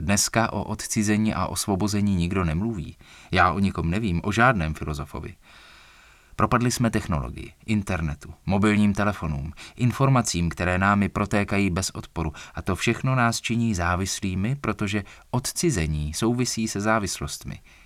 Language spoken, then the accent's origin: Czech; England, United Kingdom; Czech is a second language; Třeba v mé rodné zemi, v Anglii